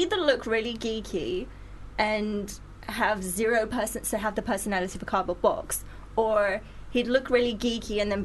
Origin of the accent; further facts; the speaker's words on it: South Africa; All right, so I'm from South Africa